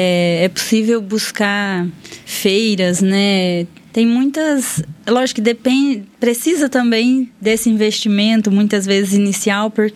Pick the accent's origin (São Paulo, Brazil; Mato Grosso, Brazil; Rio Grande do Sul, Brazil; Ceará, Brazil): Mato Grosso, Brazil; Tangará da Serra; Continuamos atuando lá em Tangará, né? Que é a minha cidade, eu sou de Tangará.